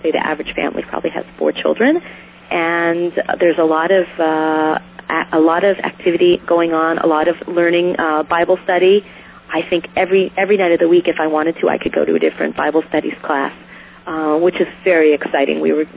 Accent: California, United States; now in Israel; I grew up in a wonderful place. I grew up in the Bay Area, but I didn't lead a life of a religious Jew

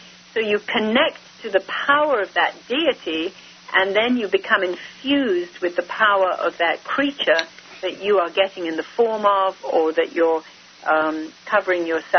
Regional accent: India; where I was born and raised in India

